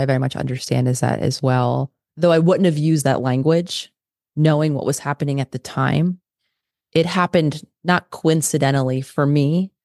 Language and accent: English; Philadelphia, Pennsylvania, United States; City back to Philadelphia, which is where I'm originally from. So I was able to, you know, live in my hometown, if you will, near my family